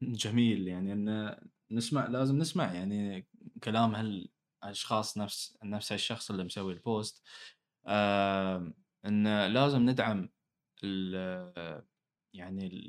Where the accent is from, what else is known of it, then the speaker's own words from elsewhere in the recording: Bahrain; يعني أنا كبحريني جدا جدا فخور بأخواننا الإماراتيين